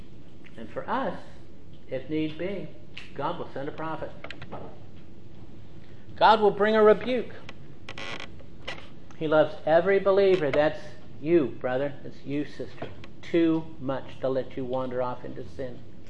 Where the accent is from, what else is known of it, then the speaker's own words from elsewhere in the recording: Cincinnati, Ohio, United States; pastor of the church I grew up in down in Cincinnati had him from when I was in junior high all the way through high school.